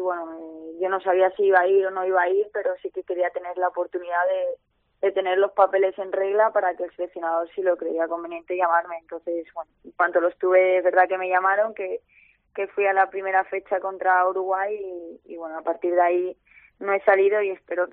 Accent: Manises, Valencian Community, Spain; born there; yo nací en Manises, Valencia, pero mi madre es chilena y bueno, tenemos la doble nacionalidad gracias a eso

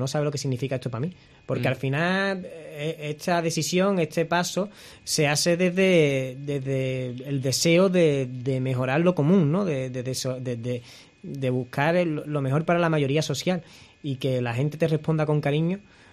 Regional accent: Cádiz, Andalusia, Spain; yo soy de Segunda Aguada, mi madre vive allí, mis amigos son del Cerro del Moro, sé la realidad que se vive allí

